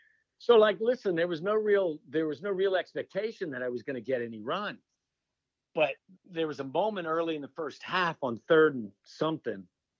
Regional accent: Cincinnati, Ohio, United States; I've been doing this since I was 8 years old, growing up in Cincinnati, Ohio.

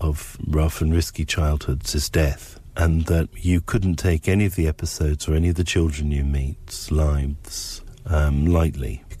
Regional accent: England, United Kingdom; Not easily, because I'm English.

